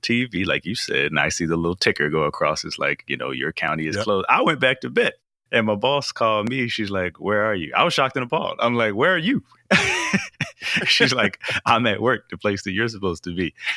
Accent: Texas, United States; also born or lived in Denver; I'm born and raised in Texas. So when I was spending my 7 years in Denver

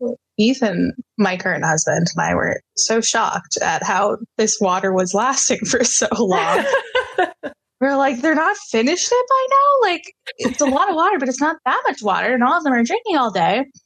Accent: Canada; I'm Canadian.

